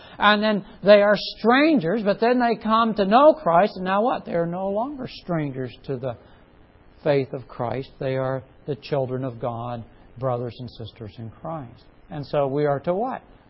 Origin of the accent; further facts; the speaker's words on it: Lock Haven, Pennsylvania, United States; And growing up in Lock Haven for much of my youth